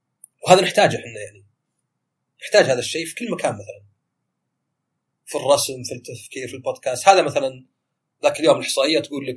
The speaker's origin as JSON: {"language": "Arabic", "country": "Saudi Arabia", "said": "يعني مرة تخيل عندنا في السعودية مثلا اروح المطعم"}